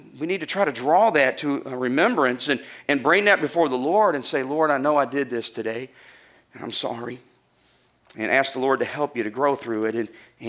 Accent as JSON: {"language": "English", "region": "Arkansas", "country": "United States", "tie": "born there", "said": "I was born in Arkansas. We didn't speak a lot of Hebrew in Arkansas, surprisingly."}